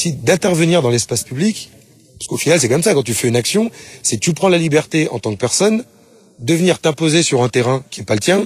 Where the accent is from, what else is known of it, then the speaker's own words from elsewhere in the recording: Nouvelle-Aquitaine, France; Moi, je viens de l'île de Léron, en plus. Donc, tu vois, la plage, ça me parle, quoi.